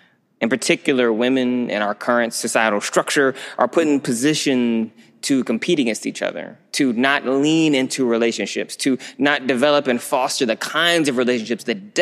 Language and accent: English; Michigan, United States; I'm from Michigan, so we get married really, really young at home.